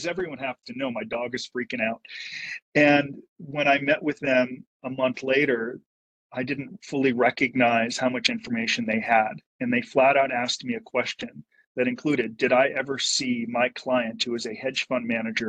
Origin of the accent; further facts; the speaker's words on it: Encino, California, United States; I didn't know anyone that had ever been to prison. I grew up in Encino.